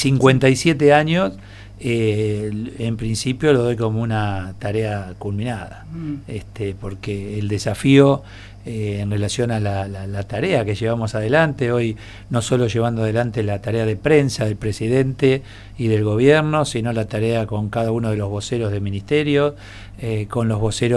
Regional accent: Mar del Plata, Buenos Aires Province, Argentina; now in Buenos Aires, Argentina; Sí, mis padres ya cuando éramos muy chiquitos se instalaron en Mar del Plata y siguen en Mar del Plata. Y después, bueno, la vida nos va llevando por distintos. Pero ahí estuvo mi niñez, adolescencia en Mar del Plata, sí.

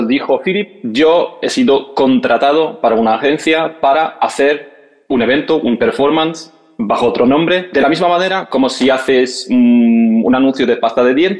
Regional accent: Poland; Spanish is a second language; also born or lived in Spain; soy actor polaco, he nacido en Polonia, pero he pasado mucho tiempo en España. Es donde me gradué en arte dramático, trabajé allí, luego volví a Polonia, ahora mismo estoy en Polonia, aquí trabajo, aquí vivo como una persona normal y corriente.

